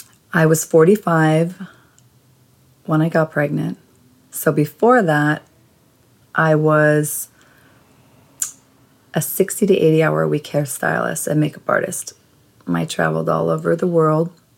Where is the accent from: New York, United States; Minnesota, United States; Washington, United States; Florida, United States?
Minnesota, United States; now in Los Angeles, United States; I'm from Minnesota, but I'm a California girl, you know?